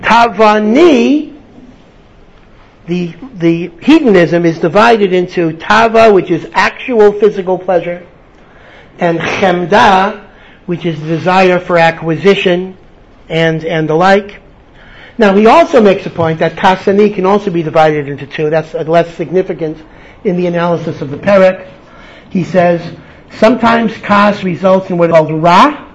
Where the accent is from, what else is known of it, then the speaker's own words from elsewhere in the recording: Washington, District of Columbia, United States; They used to say in Washington, I'm from Washington, a very political town